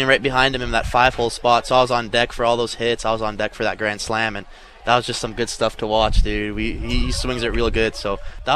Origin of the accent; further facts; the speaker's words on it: Mississauga, Ontario, Canada; Honestly, growing up in Canada, obviously hockey's the big sport